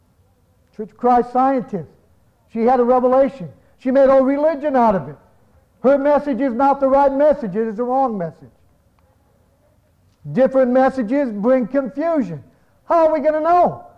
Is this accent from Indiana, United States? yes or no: yes; Gary, Indiana, United States; born there; You know what? I was born in Gary, Indiana.